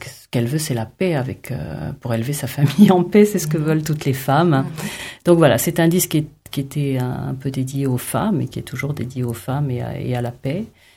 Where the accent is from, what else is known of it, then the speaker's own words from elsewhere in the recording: La Goulette, Tunis Governorate, Tunisia; born there; Je suis née à La Goulette, le petit port de pêche à côté de Tunis. Et c'est un endroit très spécial.